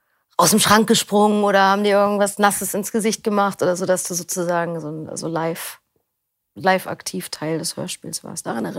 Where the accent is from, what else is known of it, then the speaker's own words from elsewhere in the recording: Berlin, Germany; Ich komme aus Berlin. Bin hier auch geboren